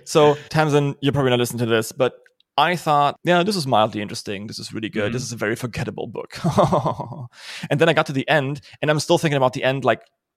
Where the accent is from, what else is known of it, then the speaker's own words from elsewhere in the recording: Germany; accent: German; English is a second language; My German accent isn't really all that bad, so let's skip about the historical implication of my country.